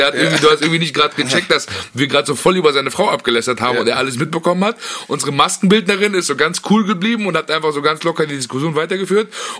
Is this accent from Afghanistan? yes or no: yes; Afghanistan; weil ich kein Araber bin, ich bin Afghane.